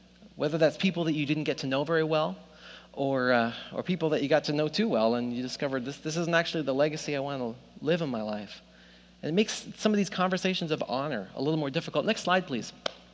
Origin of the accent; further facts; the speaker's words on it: Nelson, British Columbia, Canada; I grew up in Nelson, B.C.